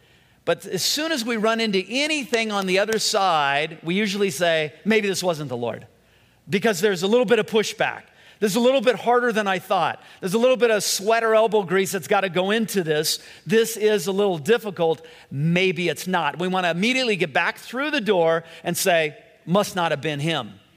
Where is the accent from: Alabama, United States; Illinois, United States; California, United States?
California, United States; And I grew up in Southern California. I'd never been around cold weather like this